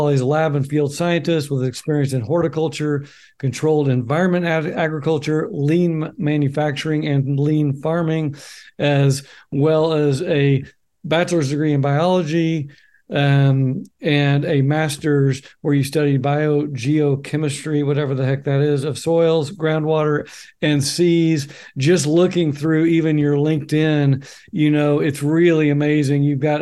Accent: Oklahoma, United States; I can never say because I'm from Oklahoma.

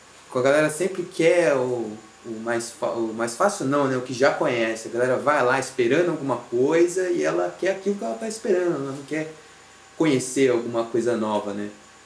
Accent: Itatiba, São Paulo, Brazil; eu sou de Itatiba, perto de Campinas

